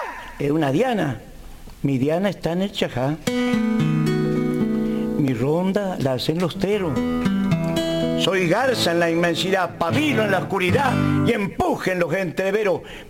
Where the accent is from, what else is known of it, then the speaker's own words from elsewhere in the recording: Santa Fe, Argentina; pero más me interesaba mi aldea, poder sacar ritmos de mi aldea que conformaran una canción para mi tierra santafesina